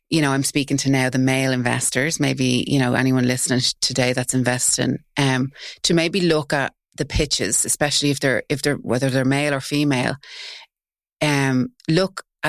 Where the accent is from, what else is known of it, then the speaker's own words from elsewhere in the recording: Tallaght, Leinster, Ireland; accent: working class; So I'm from Tala. I speak with a working class accent.